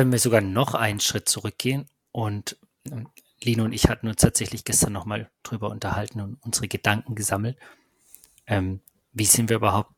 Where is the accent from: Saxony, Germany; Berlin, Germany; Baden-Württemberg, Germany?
Baden-Württemberg, Germany; Pforzheim; Wir kommen aus Pforzheim, wir stammen aus Pforzheim und sind der Stadt eng verbunden dadurch. Haben hier Abitur gemacht